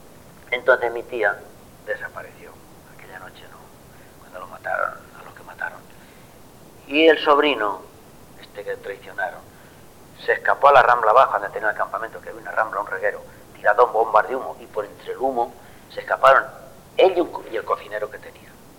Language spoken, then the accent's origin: Spanish; La Pesquera, Castilla-La Mancha, Spain; born there; Nací en La Pesquera, provincia de Cuenca, el 3 de septiembre del 43.